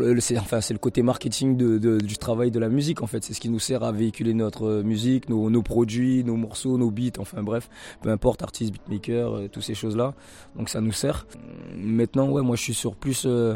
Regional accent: French Guiana; Je suis caraïbéen. Et en même temps, en fait, si vous voulez, je suis guyanais. Je viens de la Guyane, d'Amérique du Sud, 973.

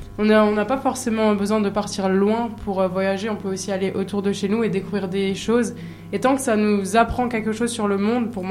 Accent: Grand Est, France; personnellement je viens d'Alsace et c'est une région très riche en paysages, en vignobles, en plein de choses

